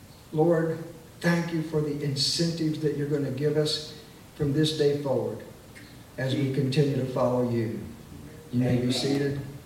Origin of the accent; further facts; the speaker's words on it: Springfield, United States; I grew up in Springfield, Southside, and the worship service were tremendous incentives for me to follow Jesus.